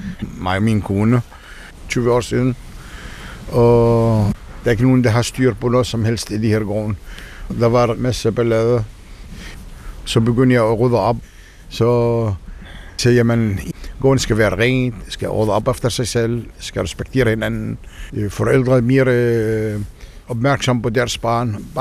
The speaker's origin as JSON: {"language": "Danish", "country": "Israel", "second_language": "Danish", "lives_now": "Denmark", "said": "Jeg bor i Hirgården. … Jeg er israeler, men jeg er palæstinenser israeler."}